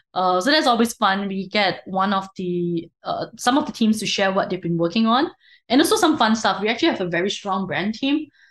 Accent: Singapore; For me, I'm Singaporean

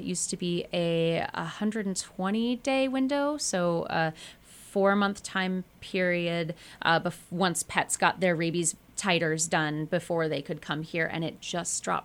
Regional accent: Oregon, United States; moved away as an adult; now in Maui, United States; I was born and raised in Oregon, so I've definitely had my share of rain.

